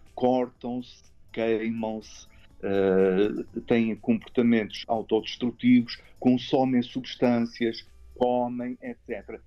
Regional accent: Azores, Portugal; now in Lisbon, Portugal; Sou da ilha de São Miguel, uhum. Vivo em Lisboa já há mais de 40 anos, mas como vê e os nossos ouvintes também ouvem, a pronúncia ainda é um bocadinho carregada.

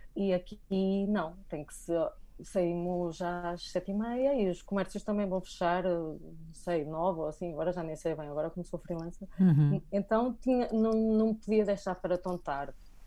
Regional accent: Portugal; moved away as an adult; eu saí de Portugal porque não queria ser Recibo Verde e aqui agora sou freelancer.

